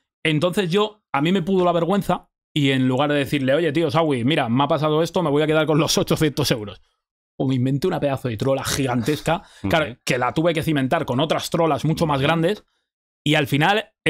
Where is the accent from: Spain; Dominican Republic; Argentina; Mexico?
Spain; Madrid, Community of Madrid; pues yo soy de Vallecas, yo nací en Vallecas, aunque luego me mudé a Moratala muy pequeño.